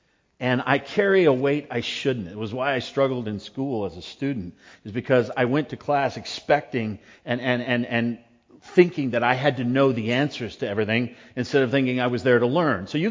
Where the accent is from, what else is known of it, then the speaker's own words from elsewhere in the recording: United States; for us, at least, growing up in the States, getting your driver's license is like that first, well, one of the huge, you know, marks of independence